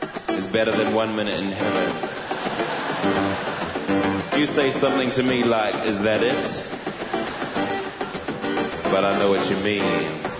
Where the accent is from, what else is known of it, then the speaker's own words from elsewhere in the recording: New Zealand; We're from New Zealand.